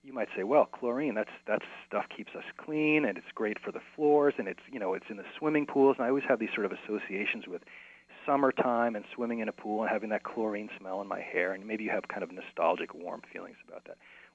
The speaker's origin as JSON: {"language": "English", "town": "New York City", "region": "New York", "country": "United States", "tie": "born or raised there", "said": "For example, I grew up in New York. New York City, you might think New York City couldn't possibly have clean water."}